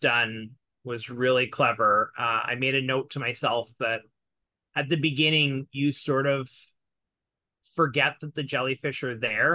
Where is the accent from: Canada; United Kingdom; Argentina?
Canada; And it always, as a English speaking, as an Anglo-Canadian artist, it always makes me jealous